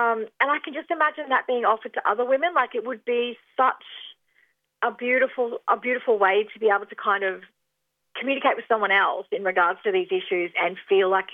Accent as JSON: {"language": "English", "region": "Queensland", "country": "Australia", "said": "I'm originally from Queensland and I wanted to go back home to Queensland to my family because I lost my housing down here."}